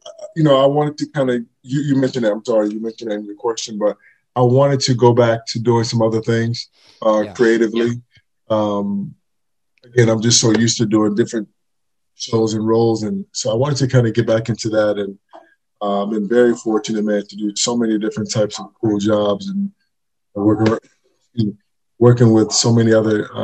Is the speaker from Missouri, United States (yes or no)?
yes; St. Louis, Missouri, United States; First, well, I'm from St. Louis. I'm one of seven.